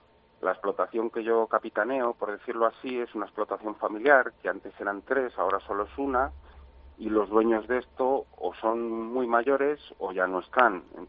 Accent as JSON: {"language": "Spanish", "town": "Madrigal", "region": "Castile and León", "country": "Spain", "also_born_or_lived": "Salamanca", "said": "yo soy de Madrigal. Entonces, Madrigal es un pueblo de la provincia de Ávila, muy bien ubicado, está como en una especie de triángulo entre Salamanca, Valladolid, Ávila, valga la redundancia, y desde los 11 años estuve interno en Salamanca, en un colegio."}